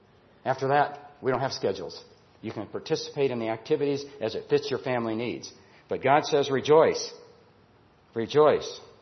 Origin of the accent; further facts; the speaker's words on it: Illinois, United States; I live in California now, but I was raised in Illinois.